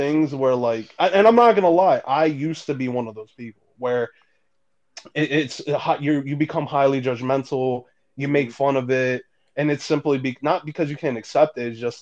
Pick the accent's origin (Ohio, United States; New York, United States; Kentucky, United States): New York, United States; Bronx; And honestly, my brother being gay, you know, growing up in the South Bronx, you know, especially him, he's in his 30s now, you know, it honestly wasn't easy.